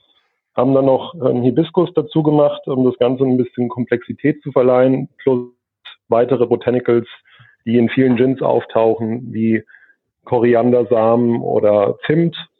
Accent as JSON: {"language": "German", "town": "Pohlheim", "region": "Hesse", "country": "Germany", "said": "Ich komme auch aus der Nähe von Gießen, aus Polheim, bin Baujahr 81"}